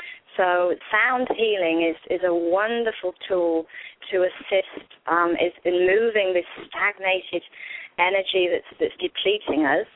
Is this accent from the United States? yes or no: no; England, United Kingdom; I was born and raised in England on a farm and grew up very much in nature